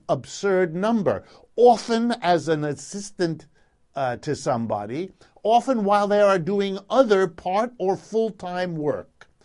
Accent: Youngstown, Ohio, United States; born there; because I was born in Youngstown, Ohio many years ago

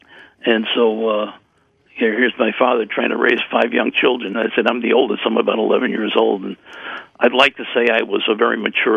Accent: Brooklyn, New York, United States; Anyway, I grew up in Brooklyn, New York, which is where I'm from, in what I would consider to be probably an average Catholic family of the time.

